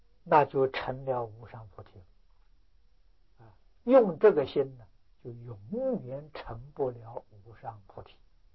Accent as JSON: {"language": "Chinese", "country": "China", "said": "我们常常看到有一些的这个障碍的，我们中国人叫白痴啊"}